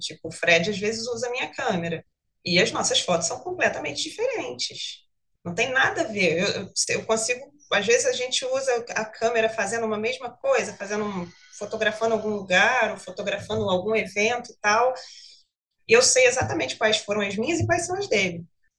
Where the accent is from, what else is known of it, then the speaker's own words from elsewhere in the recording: Rio de Janeiro, Brazil; é com K e R. Eu tenho 41 anos, vou fazer 42 mês que vem, sou carioca.